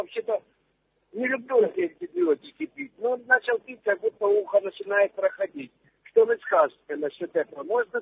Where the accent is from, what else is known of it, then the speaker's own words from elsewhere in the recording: Ukraine; now in United States; Я сам с Украины, я живу в Америке.